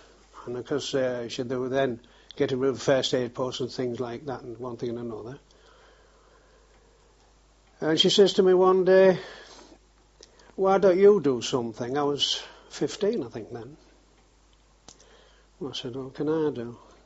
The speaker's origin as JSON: {"language": "English", "town": "Bilton", "region": "Yorkshire and the Humber", "country": "United Kingdom", "tie": "born there", "said": "I was born in Bilton, which is the other side of Hull, about 4 miles the other side of Hull."}